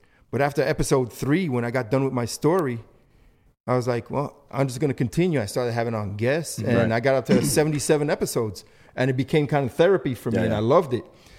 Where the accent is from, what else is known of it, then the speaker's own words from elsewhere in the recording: Brooklyn, New York, United States; I'm from Brooklyn, yeah.